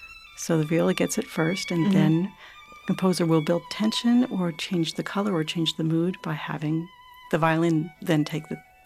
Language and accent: English; California, United States; I grew up out in Southern California. My mother lives about 20 minutes south of the academy.